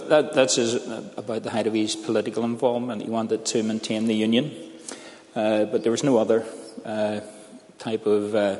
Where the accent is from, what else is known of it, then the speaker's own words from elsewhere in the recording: Belfast, Northern Ireland, United Kingdom; I come from Belfast in Northern Ireland. Grew up in East Belfast, in the shadow of Harland and Wolff Shipbuilders, a working class house